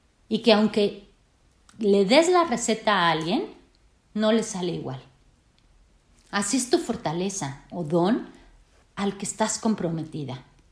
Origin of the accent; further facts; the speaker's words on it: Mexico; Soy mujer, ingeniera, consultora familiar y coach de pareja. Soy de México